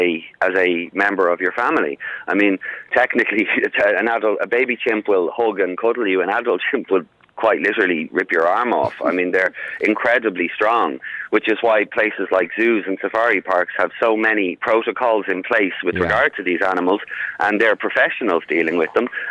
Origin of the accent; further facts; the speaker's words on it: Dublin, Leinster, Ireland; growing up in Clontarf.